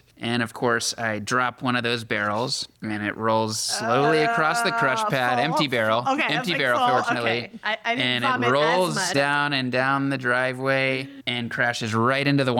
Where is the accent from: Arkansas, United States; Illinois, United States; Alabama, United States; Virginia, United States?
Virginia, United States; Came from outside of the wine world. I grew up in Virginia.